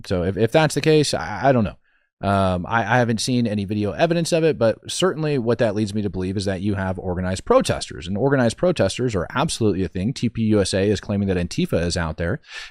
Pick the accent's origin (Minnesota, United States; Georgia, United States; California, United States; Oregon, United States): Oregon, United States; I'm from Oregon. P-Town would be Portland.